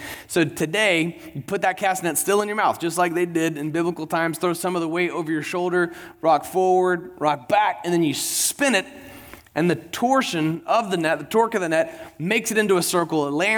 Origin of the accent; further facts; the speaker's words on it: Pensacola, Florida, United States; We grew up in Pensacola, Florida, which is a cool little beach town.